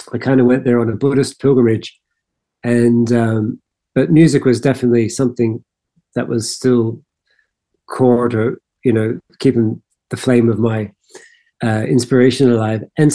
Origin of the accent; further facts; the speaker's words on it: Brisbane, Queensland, Australia; Well, I was born and reared in Brisbane in the east coast of Australia